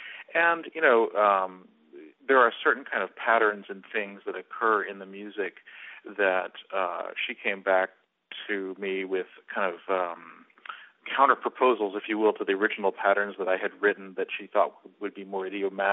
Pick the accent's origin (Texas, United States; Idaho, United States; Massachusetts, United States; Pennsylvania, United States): Texas, United States; Houston; also born or lived in Dallas; You know, I actually was born in Dallas, and so it feels in a weird way like coming home. Although I grew up in Houston, I go back there from time to time, and I have a very special feeling about the place.